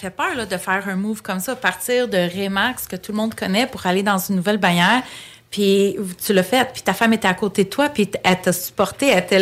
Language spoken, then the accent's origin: French; Quebec, Canada; born there; Je suis née au Québec, mais je suis d'origine grecque. J'ai grandi vraiment dans une famille très, très, très traditionnelle, très grecque, old school.